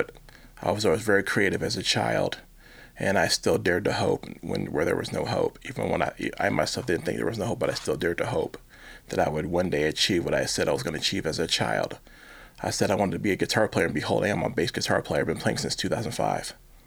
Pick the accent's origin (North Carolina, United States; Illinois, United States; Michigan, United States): Michigan, United States; Kalamazoo; Well, growing up in Kalamazoo, back in those days, mental health was in the dark ages